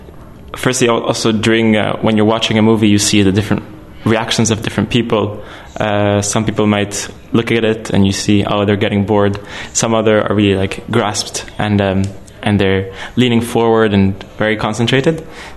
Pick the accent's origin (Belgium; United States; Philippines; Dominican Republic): Belgium; Brussels, Brussels-Capital Region; Born and raised in Brussels, so that's my cultural background.